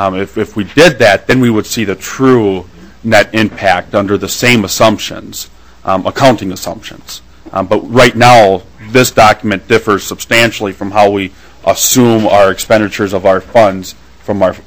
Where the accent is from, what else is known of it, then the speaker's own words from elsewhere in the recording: St. Joseph, Minnesota, United States; I'm from St. Joseph. And I go west from there.